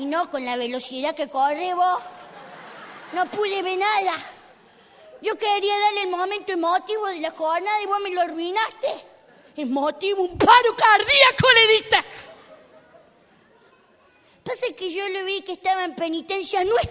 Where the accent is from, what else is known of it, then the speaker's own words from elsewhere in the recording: Córdoba, Argentina; soy cordobés